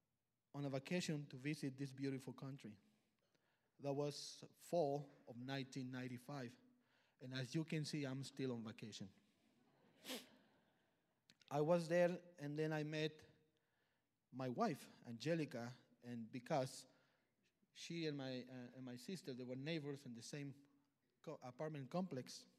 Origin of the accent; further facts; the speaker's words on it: Mexico; I'm from Mexico, and I have been attending FBC for almost a year.